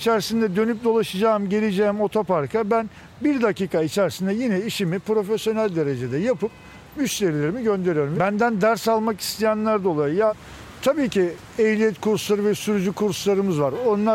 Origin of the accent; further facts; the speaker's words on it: Istanbul, Turkey; Doğuma büyüme İstanbulluyum. Şişli Feriköy'de ikamet etmekteyim.